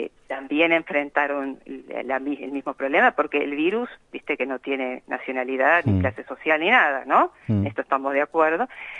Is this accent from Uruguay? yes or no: yes; Uruguay; born there; yo soy uruguaya